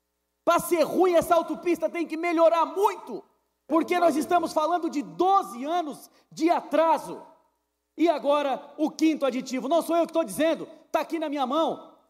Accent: Santa Catarina, Brazil; nós que somos aqui da Grande Florianópolis, isso aqui é uma vergonha.

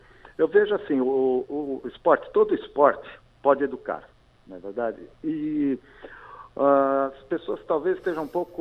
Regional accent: São Paulo, Brazil; Eu sou de São Paulo, capital.

